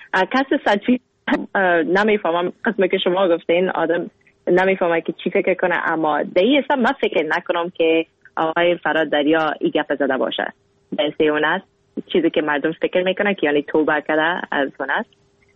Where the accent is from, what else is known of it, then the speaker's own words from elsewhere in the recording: Afghanistan; now in Canada; گفتم از افغانستان. گفت از افغانستان اگه هستی یعنی که مسلمان هستی نه؟ گفتم ما اگه از افغانستان هستم مسلمان هستم.